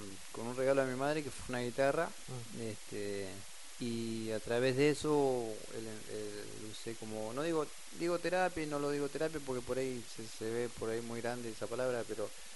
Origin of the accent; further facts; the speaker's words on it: Pedro Luro, Buenos Aires Province, Argentina; yo digo que mi pueblo Pedro Luro siempre es algo muy hermoso, por ahí no nos damos cuenta de lo que tenemos, pero que es algo natural, normal, ¿viste?